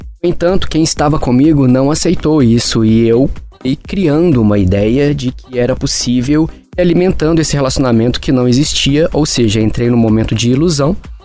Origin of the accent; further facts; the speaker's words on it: Belo Horizonte, Minas Gerais, Brazil; Eu sou de Belo Horizonte também.